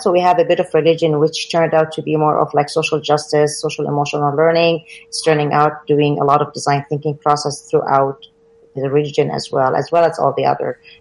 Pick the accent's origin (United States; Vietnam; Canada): Canada; Ottawa, Ontario; Yes. So I'm from Ottawa, Canada, and I teach French immersion.